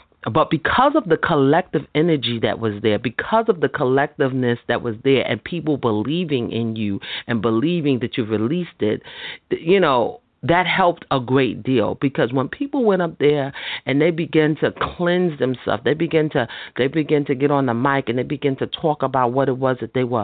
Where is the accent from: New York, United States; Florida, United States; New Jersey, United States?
New York, United States; Bronx; because we are originally from the Bronx. Hey, and we're based in the Bronx.